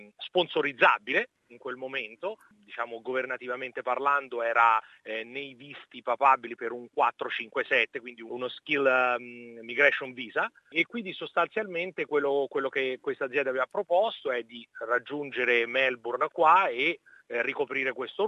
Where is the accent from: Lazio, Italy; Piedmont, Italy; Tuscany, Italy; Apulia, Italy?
Lazio, Italy; Viterbo; now in Australia; Vengo da Viterbo, ho 42 anni. Quindi quando ero a Viterbo